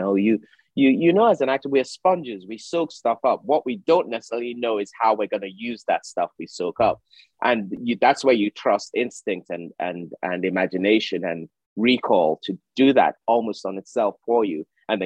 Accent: United Kingdom; as a British Nigerian, I've said this several times.

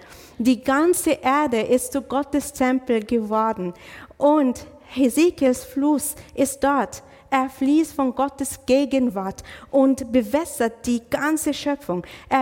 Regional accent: Israel; ich bin aus Israel, ich bin Palästinenserin aus Israel.

